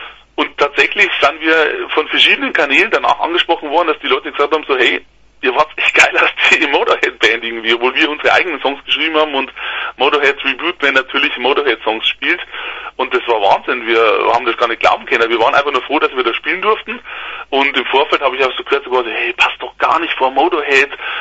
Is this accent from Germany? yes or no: yes; Regensburg, Bavaria, Germany; 42, ja. Ja, und seit 2020 dann, mitten im Lockdown, der große Umzug von mir, von tiefsten Niederbayern in meine Heimatstadt Regensburg.